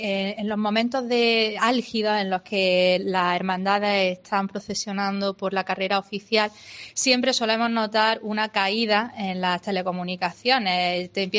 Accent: Granada, Andalusia, Spain; somos granadinos

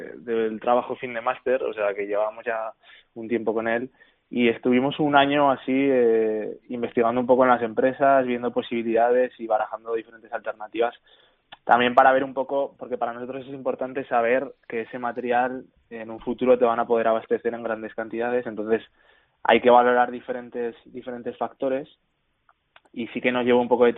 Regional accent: Zaragoza, Aragon, Spain; somos aquí de Zaragoza

